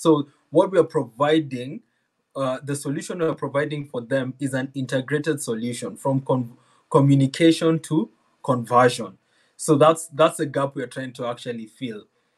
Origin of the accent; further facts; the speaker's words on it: Kenya; Kenyans. I'm a Kenyan and I'm a competitor. We do marathon.